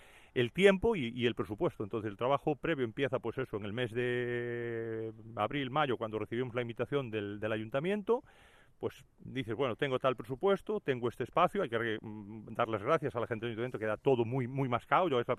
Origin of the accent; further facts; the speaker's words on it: Galicia, Spain; lo protegemos de la lluvia, porque venimos de Galicia, claro